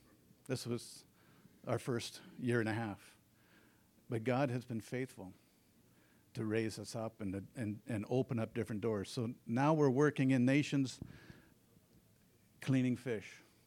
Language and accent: English; Alaska, United States; Well, I'm Alaskan. I'm a fisherman from Alaska, and I've come down, I've been sent over to Hungary to clean fish.